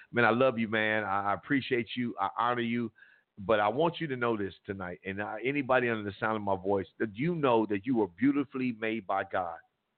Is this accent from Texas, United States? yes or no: no; Compton, California, United States; Because before I raised in Compton, I was created in him.